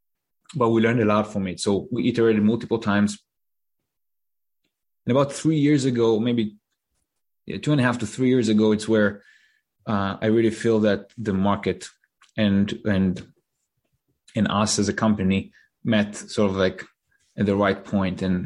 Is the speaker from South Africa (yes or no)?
no; Israel; now in United States; that's how I ended up in the US too, because I'm originally from Israel.